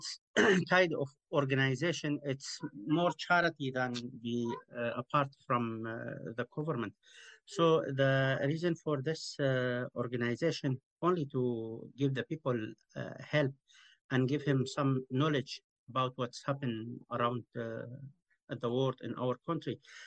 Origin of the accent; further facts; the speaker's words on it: Syria; English is a second language; now in Glasgow, United Kingdom; I'm Kurdish from Syria. I'm a musician as well. Yeah, I've been in Glasgow for about 7 years now.